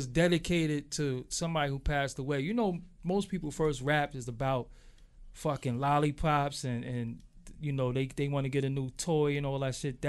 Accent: New York, United States; For one, you know, I'm from New York

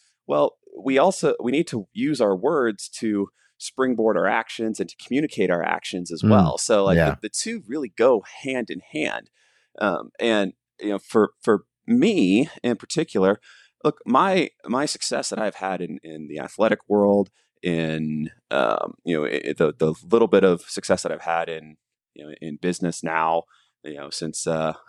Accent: Florida, United States; now in Colorado, United States; growing up in Florida, even though I live in Colorado now, I grew up in Florida.

